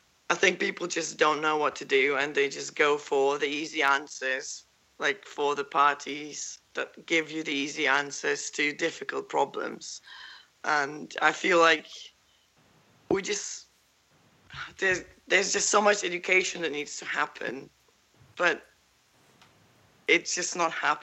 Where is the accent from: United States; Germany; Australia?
Germany; now in United Kingdom; I myself, I'm from Germany. I've only been living in the UK for 2 years